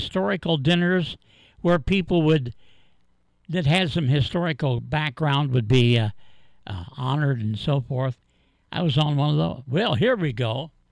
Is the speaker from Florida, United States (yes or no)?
no; Bucyrus, Ohio, United States; I grew up in Bucyrus.